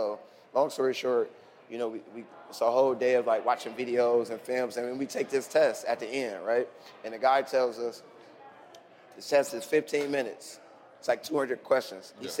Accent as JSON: {"language": "English", "region": "Ohio", "country": "United States", "said": "I'm like, no, okay, I'm from Ohio."}